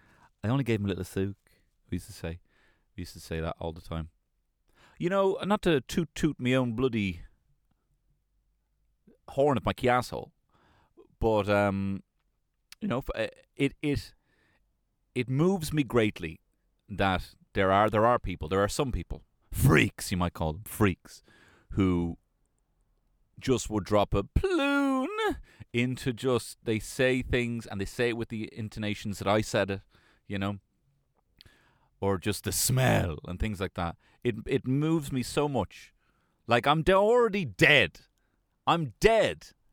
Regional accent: Ireland; No, it would be a posh, the Queen's English, but I'm also Irish.

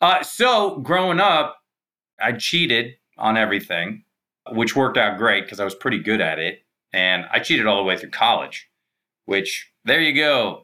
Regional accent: Mercer Island, Washington, United States; accent: Mercer Island; Yeah, I paid for that accent. Parents paid for it. A lot of property taxes.

